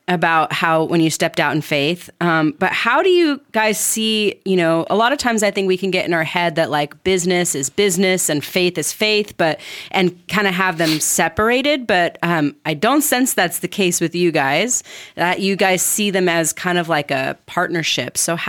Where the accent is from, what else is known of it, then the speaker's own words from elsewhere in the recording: California, United States; I come from Orange County where we had really good boba places down there